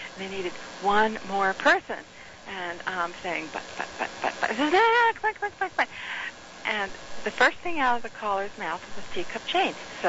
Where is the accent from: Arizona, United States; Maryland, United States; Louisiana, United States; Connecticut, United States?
Maryland, United States; Baltimore; I was born in Baltimore, and I was there until 2 years after college.